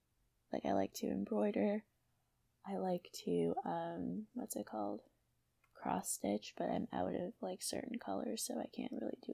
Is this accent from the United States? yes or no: no; Canada; Where am I from? I'm from Canada.